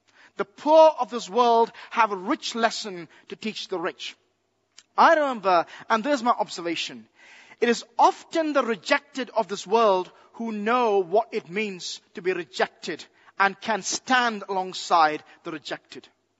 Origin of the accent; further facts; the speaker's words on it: India; When I was a child growing up in India, I just lived a mile away